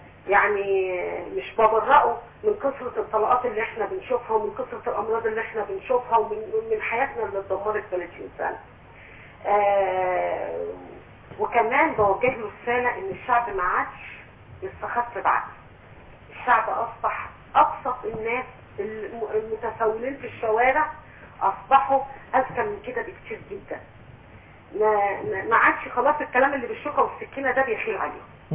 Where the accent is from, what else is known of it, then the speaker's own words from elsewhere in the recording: Alexandria, Alexandria Governorate, Egypt; من اسكندريه.